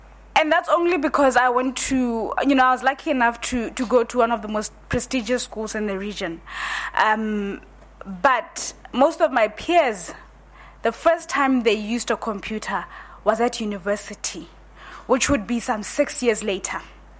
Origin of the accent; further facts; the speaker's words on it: Botswana; I come from Botswana, which is one of the world's biggest producers of diamonds.